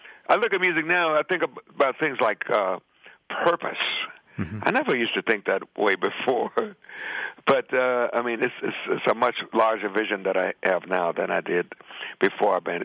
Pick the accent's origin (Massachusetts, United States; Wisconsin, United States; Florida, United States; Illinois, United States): Illinois, United States; Chicago; born or raised there; now in New York, United States